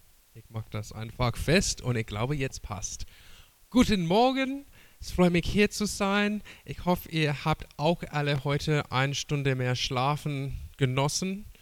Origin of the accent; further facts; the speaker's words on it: Australia; German is a second language; Ich komme aus Australien und ich muss sagen, es ist kein Feiertag in Australien, Reformationstag.